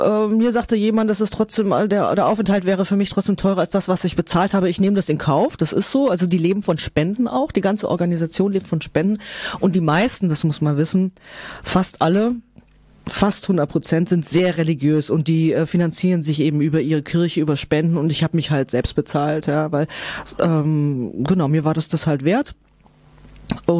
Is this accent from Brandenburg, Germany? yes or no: no; Wangen im Allgäu, Baden-Württemberg, Germany; born there; Also ich bin geboren in Wangen im Allgäu. Das ist total schön, also zumindest landschaftlich, in der Nähe vom Bodensee und Dreiländereck, Österreich, Schweiz.